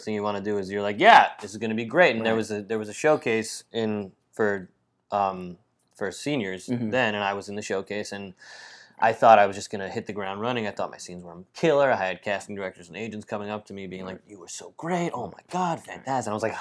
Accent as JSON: {"language": "English", "region": "New York", "country": "United States", "lives_now": "Los Angeles, United States", "said": "And I miss New York. I'm a New Yorker, you know. I miss New York so much."}